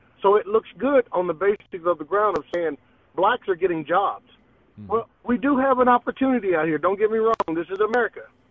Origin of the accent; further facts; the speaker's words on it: the South, United States; I grew up in the South too, and I appreciate my heritage.